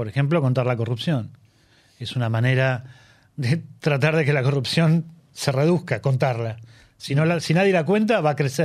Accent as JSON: {"language": "Spanish", "town": "Río Gallegos", "region": "Santa Cruz", "country": "Argentina", "said": "yo soy de Río Gallegos, de Santa Cruz, donde no hay comunidades de gente asiática, o al menos no la había en el momento que yo vivía allá."}